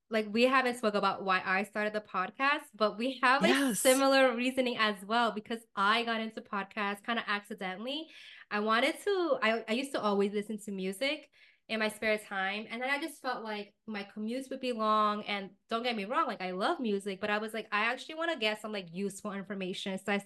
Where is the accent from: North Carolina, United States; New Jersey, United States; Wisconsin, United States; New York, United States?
New York, United States; New York City; But like, I'm a New Yorker.